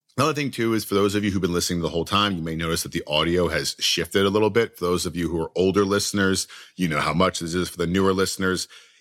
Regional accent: Philadelphia, Pennsylvania, United States; Yeah, you're Ohioan, and I grew up in Philadelphia, so overall, like, you're just wrong.

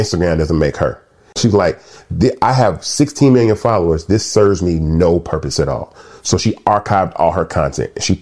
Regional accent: Atlanta, Georgia, United States; also born or lived in Memphis; So I was born in Memphis, left Memphis at an early age and moved to Atlanta.

